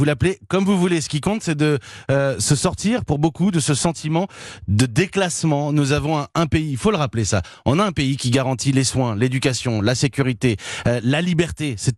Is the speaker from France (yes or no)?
yes; France; Je veux savoir qui je suis en tant que Français dans cette Union européenne.